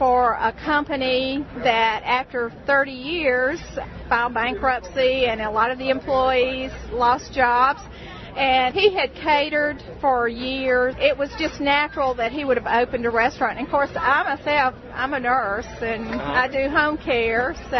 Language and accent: English; Yazoo City, Mississippi, United States; is actually the pit master for Ubon's Barbecue, and we are from Yazoo City, Mississippi.